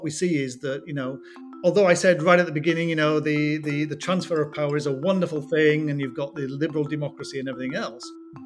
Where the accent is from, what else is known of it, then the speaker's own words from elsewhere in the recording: England, United Kingdom; if people say to me, what is it about being English? I don't know where to start.